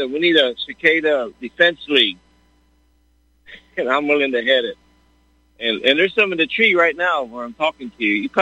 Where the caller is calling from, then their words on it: Texas, United States; I'm calling from the Gulf Coast of Texas, up close to Houston.